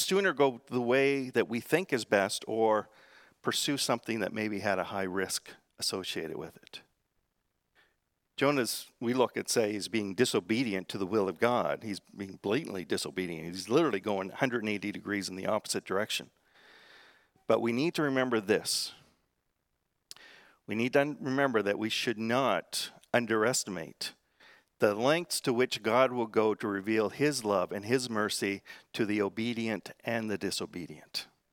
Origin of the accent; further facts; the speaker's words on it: the Maritimes, Canada; also born or lived in Prince Edward Island; Now, I grew up in the Maritimes, but I was no seafaring man, all right? I grew up in the city.